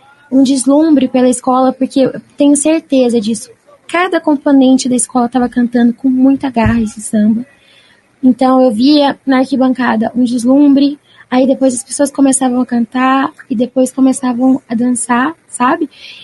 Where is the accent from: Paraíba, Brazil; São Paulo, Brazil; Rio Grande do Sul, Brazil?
São Paulo, Brazil; now in Curitiba, Brazil; eu não sou de Curitiba, né? Sou do interior de São Paulo.